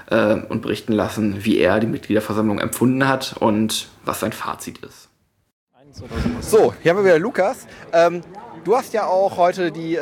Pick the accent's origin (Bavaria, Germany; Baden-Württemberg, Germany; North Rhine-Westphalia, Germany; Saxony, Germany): North Rhine-Westphalia, Germany; Krefeld; Ich war am 17.06. in Krefeld, in meiner alten Heimat.